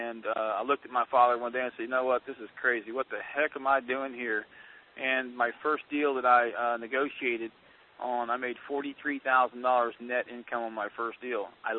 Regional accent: Orlando, Florida, United States; I'm calling in from Orlando, Florida, born and raised and bred right here in Orlando, Florida, in the mobile home state.

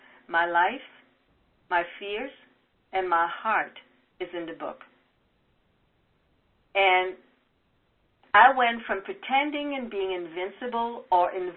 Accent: Montreal, Quebec, Canada; English is a second language; I come from Montreal, Quebec. And as a good Quebecer, you know, the Christmas holidays was partying, dancing

